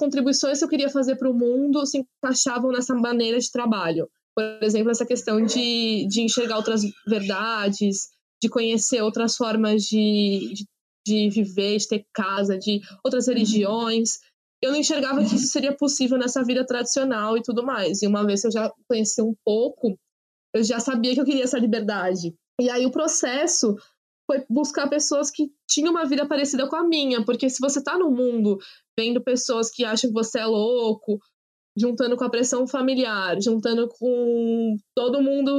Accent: Ubatuba, São Paulo, Brazil; como eu cresci em Ubatuba, eu sabia o que era viver numa praia, mas Ubatuba era uma praia isolada

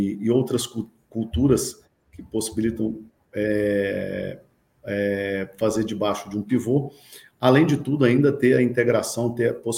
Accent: Uberaba, Minas Gerais, Brazil; Eu sou mineiro de Uberaba, e estudei em Uberaba

